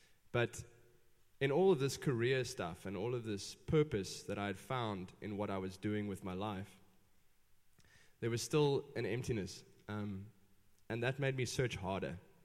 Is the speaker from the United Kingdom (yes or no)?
yes; England, United Kingdom; and I was the drummer, and I'm English.